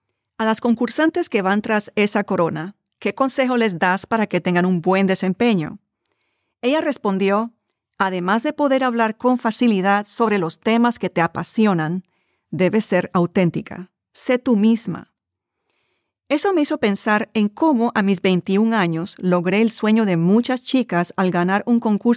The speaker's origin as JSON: {"language": "Spanish", "country": "Panama", "said": "Durante mi carrera en la televisión como presentadora en mi país, Panamá, aprendí a mostrar la mejor cara al público"}